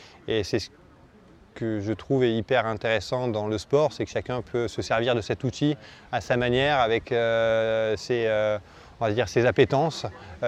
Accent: France; Moi, j'ai grandi dans les Pyrénées. Je suis de l'âge de Kylian.

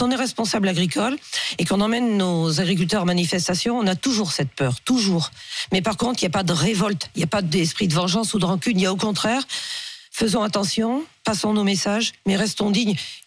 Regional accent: Pays de la Loire, France; Moi, je suis du Maine-et-Loire.

